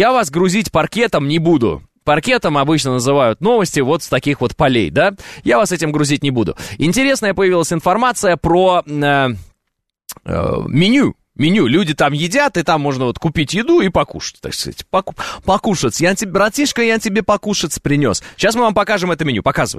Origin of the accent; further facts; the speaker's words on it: Kazakhstan; born there; Ну, во-первых, я человек сам из Казахстана. Я родился в Казахстане